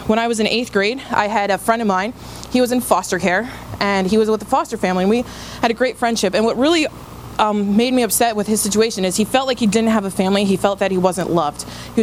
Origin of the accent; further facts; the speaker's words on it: Guilderland, New York, United States; So I grew up in Gilderland, went to Gilderland High School, lived a very suburban life. My dad's family, my mom's family all lived in the city of Albany